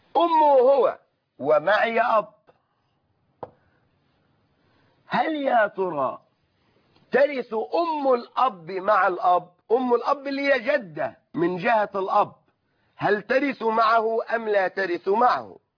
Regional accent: Egypt; هل يعملون بالوصية الواجبة كما يعملون عندنا في مصر أم اعتمدوا رأي الجمهور؟

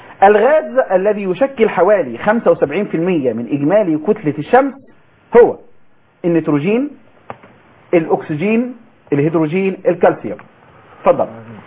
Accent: Egypt; احنا مصريين ومصر محتاجه

